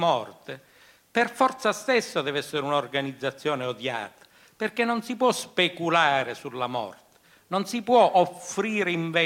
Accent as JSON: {"language": "Italian", "town": "Messina", "region": "Sicily", "country": "Italy", "said": "Se io sono di Messina, come non sembro siciliano?"}